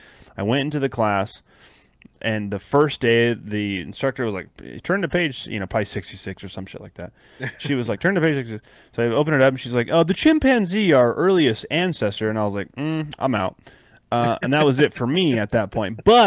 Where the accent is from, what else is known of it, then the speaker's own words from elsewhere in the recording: California, United States; born there; now in Kansas, United States; I was born in California. I live in Kansas. I've never even been to the East Coast, not once.